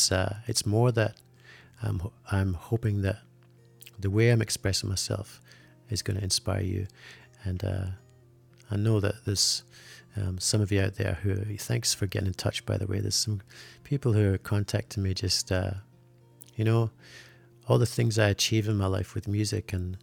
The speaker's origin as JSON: {"language": "English", "region": "Scotland", "country": "United Kingdom", "said": "See, I'm from Scotland, of course, so we're used to it. We're used to horizontal rain for 6 months of the year, and grey skies for about 10 months of the year."}